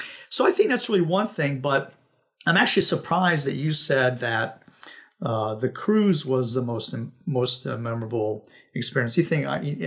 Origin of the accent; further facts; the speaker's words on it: Northeast, United States; I'm from the Northeast, and I'm very much used to the trees, the both the the maples and the oaks, and the colorful trees in the fall, and the pine trees, and so I'm used to that topography